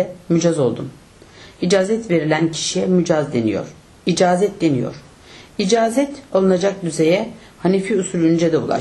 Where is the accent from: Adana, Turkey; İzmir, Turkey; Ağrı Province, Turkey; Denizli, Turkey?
Ağrı Province, Turkey; Tutak; also born or lived in Şarkışla; Önce doğumumdan başlayarak özetlemeye çalışayım. 1934 yılında Sivas'ın Şarkışla ilçesinin Altın Köyü'nde doğmuşum. Şimdi Gümüştepe adıyla anılıyor. 5 yaşındayken babam anamları alıp babasının topraklarının bulunduğuna inandığı Ağrı'nın Tutak ilçesine götürdü.